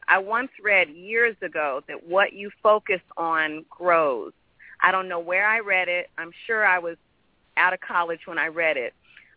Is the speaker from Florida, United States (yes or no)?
no; St. Louis, Missouri, United States; The novel is set in St. Louis. I grew up in St. Louis.